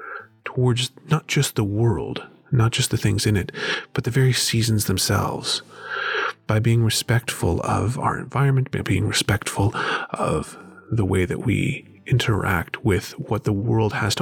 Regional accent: the South, United States; For example, I grew up in the South, where one of the things that we eat every year are black-eyed peas and greens

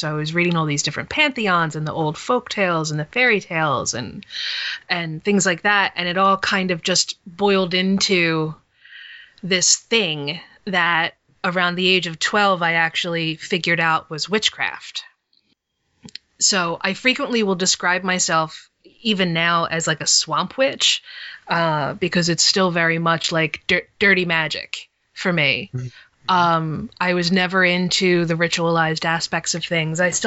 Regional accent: New Jersey, United States; I grew up in South Jersey, in a broken family, single mother, and I had two older brothers

